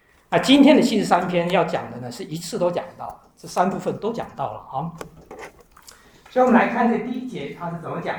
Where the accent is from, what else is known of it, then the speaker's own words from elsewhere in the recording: China; now in United States; 像我们以前我们中国人，在这边亚裔，现在叫亚裔了，以前就是叫东方人。